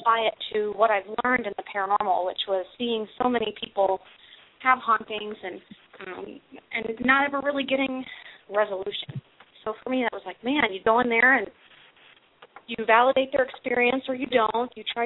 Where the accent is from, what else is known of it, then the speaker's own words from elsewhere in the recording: Missouri, United States; And that's shame on me because I'm from Missouri, so shame.